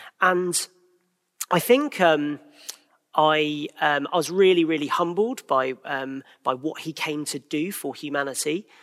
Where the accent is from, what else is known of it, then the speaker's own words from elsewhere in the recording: South East England, United Kingdom; So I grew up in Kent, and I lived with my parents and my older siblings.